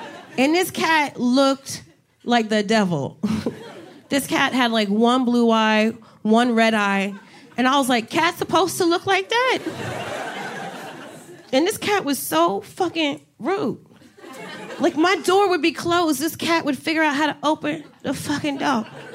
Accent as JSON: {"language": "English", "region": "New Jersey", "country": "United States", "said": "So I went to college in Miami. I'm originally from Jersey. I went to college in Miami."}